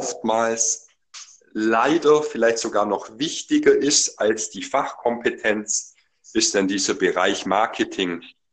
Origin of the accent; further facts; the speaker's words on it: Bellenberg, Bavaria, Germany; Und mein Heimatdorf ist eben dieses besagte Wellenberg.